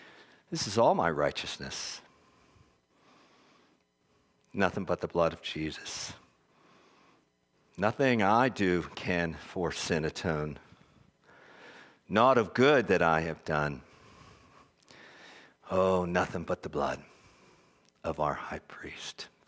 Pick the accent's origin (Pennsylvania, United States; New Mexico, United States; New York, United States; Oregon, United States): Pennsylvania, United States; Philadelphia; I'm from Philly. We tend to overstate things.